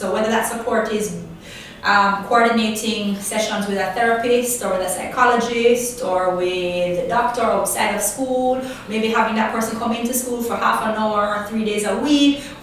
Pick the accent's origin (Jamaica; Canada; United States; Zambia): Jamaica; I grew up in the Jamaica where intelligence was valued